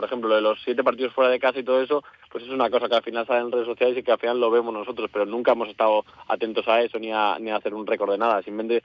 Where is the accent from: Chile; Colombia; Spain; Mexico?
Spain; Madrid, Community of Madrid; Pues la verdad que siendo madrileño